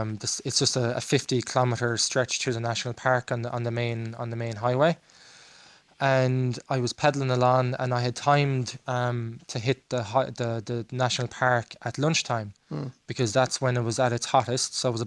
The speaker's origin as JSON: {"language": "English", "country": "Ireland", "said": "because obviously being Irish, we're not used to the 45, 50 degrees Celsius"}